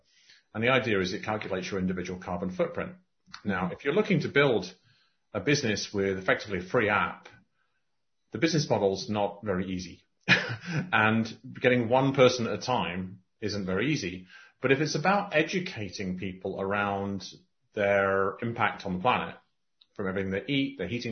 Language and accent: English; Cayman Islands; and I come from the Cayman Islands, we don't have income tax.